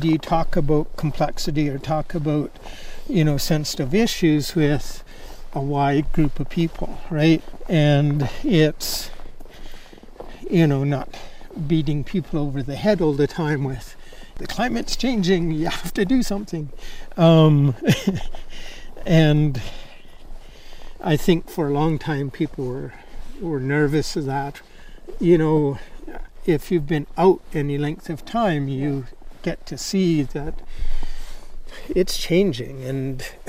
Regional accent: Merritt, British Columbia, Canada; I own and operate Zootman Guiding, and I'm originally from Merritt, British Columbia, Lower Nickel Indian Band.

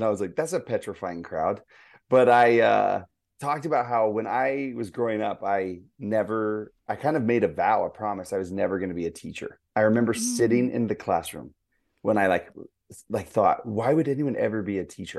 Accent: Houston, Texas, United States; now in Utah, United States; And I grew up in Houston. And so we, in the morning time, went, you know, before school.

